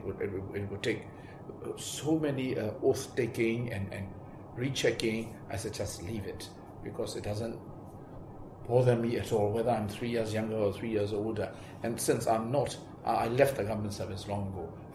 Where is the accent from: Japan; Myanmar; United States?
Myanmar; Sagaing Region; born there; English is a second language; I was born actually on September 11th, 1953, in a very small town called Miao in Zagain region, that is next to the Mandi region, something like 2 hours, or rather 1.5 hours drive from Mandalay